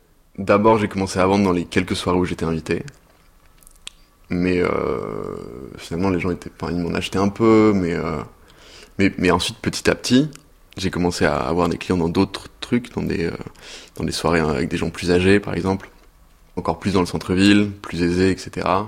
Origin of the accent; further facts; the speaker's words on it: Lyon, Auvergne-Rhône-Alpes, France; À Lyon, dans la banlieue de Lyon. Dans des tours, enfin, quartier populaire.